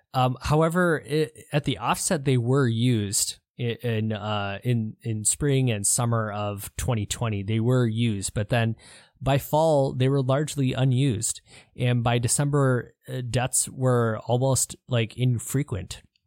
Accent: Ann Arbor, Michigan, United States; this is a research hospital here, actually in my hometown of Ann Arbor, Michigan.

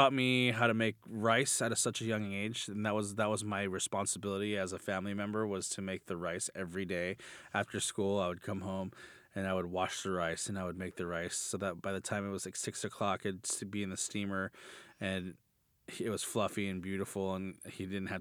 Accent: Pico Rivera, California, United States; I grew up in Pico Rivera, which is about 18 miles from downtown LA.

